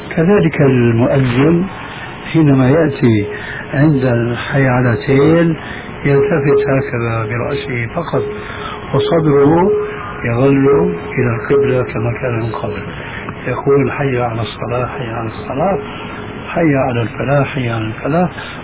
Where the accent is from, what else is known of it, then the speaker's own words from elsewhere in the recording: Syria; يقولون: عندنا في سوريا كالحرزون في حيوان في البرية